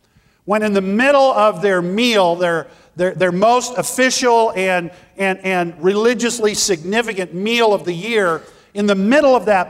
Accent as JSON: {"language": "English", "town": "McAllen", "region": "Texas", "country": "United States", "tie": "born or raised there", "said": "I grew up down there in McAllen, Texas, and I had the privilege of going back."}